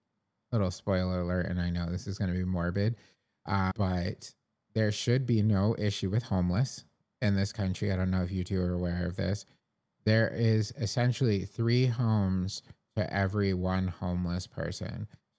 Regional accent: Massachusetts, United States; I'm from Massachusetts. It's how we show our love.

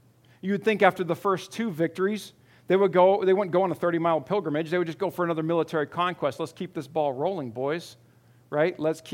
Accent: Arizona, United States; I'm from Arizona. I know what mountains look like.

